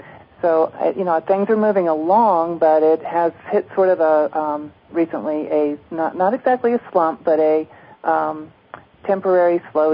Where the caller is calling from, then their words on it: Arizona, United States; I'm in the White Mountains, eastern Arizona.